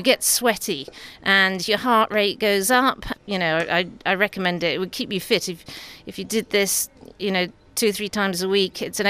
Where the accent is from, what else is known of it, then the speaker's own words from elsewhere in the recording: England, United Kingdom; moved away as an adult; now in Australia; I'm from England and I came over to Australia in January to work here as a GP.